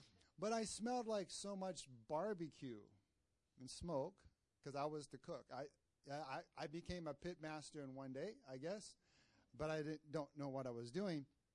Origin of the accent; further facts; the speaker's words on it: Minnesota, United States; now in Texas, United States; You know, I grew up in Minnesota, land of the frozen chosen.